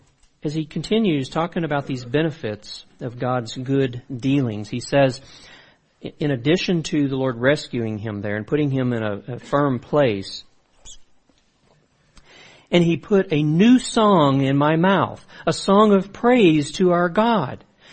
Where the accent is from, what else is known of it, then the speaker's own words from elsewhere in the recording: Louisiana, United States; I grew up in South Louisiana and we had a lot of clay there.